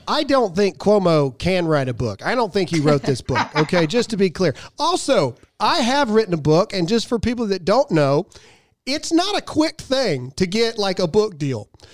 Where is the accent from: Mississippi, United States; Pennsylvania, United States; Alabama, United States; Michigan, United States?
Mississippi, United States; I'm from Mississippi.